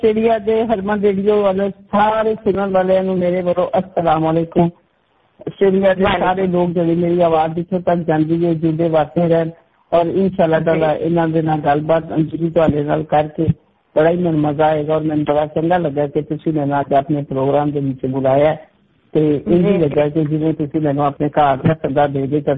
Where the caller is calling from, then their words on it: Lahore, Punjab, Pakistan; ਮੈਂ ਪਾਕਿਸਤਾਨ, ਖੂਬਸੂਰਤ ਪਾਕਿਸਤਾਨ ਆਪਣੇ ਮੁਲਕ ਚ ਬੋਲੀ ਪਈ ਹਾਂ ਔਰ ਬੜਾ ਹੀ ਪਿਆਰਾ ਸ਼ਹਿਰ ਲਾਹੌਰ ਦੇ ਵਿੱਚ ਬੋਲੀ ਪਈ ਹਾਂ।